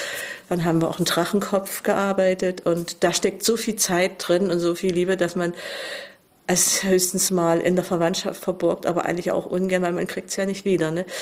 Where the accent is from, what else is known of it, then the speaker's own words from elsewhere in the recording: Dresden, Saxony, Germany; ich habe in Dresden ja auch gelernt. Ich komme ja auch von da. Ich komme aus Pillnitz